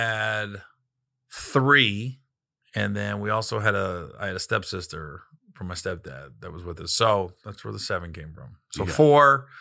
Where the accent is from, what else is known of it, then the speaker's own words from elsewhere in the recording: Cincinnati, Ohio, United States; born there; also born or lived in San Diego, United States; So I was born in Cincinnati. I think my first 7-8 months I was in Cincinnati. Then I was in San Diego for 2 years.